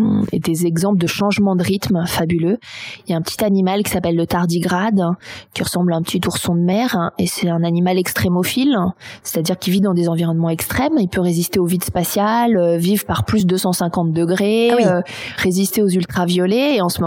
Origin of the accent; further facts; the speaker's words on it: Paris, Île-de-France, France; Alors, j'ai grandi à Paris.